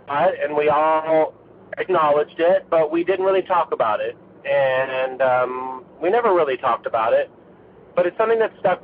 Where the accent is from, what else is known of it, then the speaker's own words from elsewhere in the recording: Marietta, Georgia, United States; I'm from Atlanta, Georgia, from the suburbs of Atlanta, from a small town called Marietta. Live very close to Kennesaw Mountain